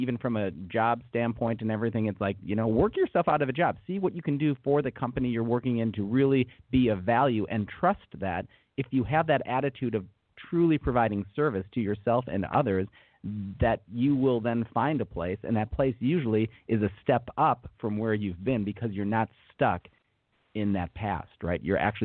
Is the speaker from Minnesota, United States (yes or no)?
yes; Minneapolis, Minnesota, United States; did performances and musicals around the Minneapolis, Minnesota area. So I'm actually from the States